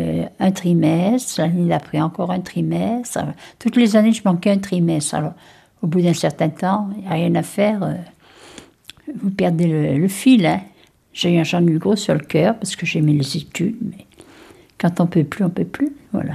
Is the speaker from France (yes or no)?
no; Constantine, Constantine Province, Algeria; born there; née le 29 janvier 1935, j'ai 83 ans, et je suis née à Constantine.